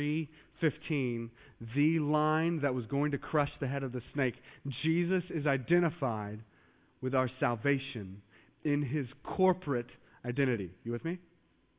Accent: Maryland, United States; now in Texas, United States; like me and you're going to be like, well, I'm actually from Maryland.

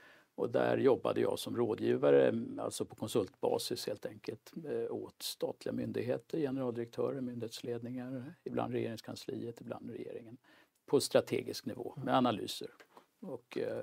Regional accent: Stockholm, Stockholm County, Sweden; born there; Jag är född på Kungsholmen i Mariebergs kollektivhus som det hette. Mina föräldrar var akademiker bägge två och det var ett hus som var anpassat just för unga akademiker.

